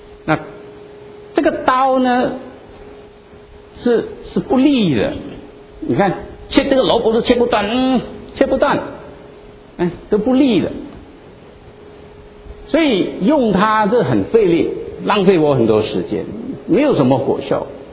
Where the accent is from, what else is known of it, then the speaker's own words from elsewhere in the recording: China; 所以你就明白，我们中国人见面的时候，我们不像犹太人问安说Shalom 平安，对不对？